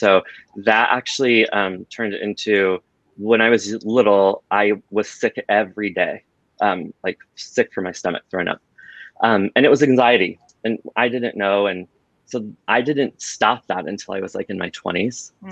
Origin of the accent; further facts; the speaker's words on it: Washington, United States; I grew up in Washington State, in central Washington. So very desert. It was a migrant farm worker's town.